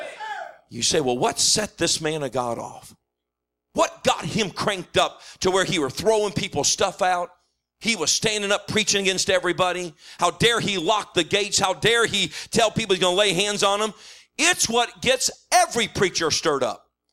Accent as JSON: {"language": "English", "region": "Texas", "country": "United States", "said": "Now, I'm from Texas."}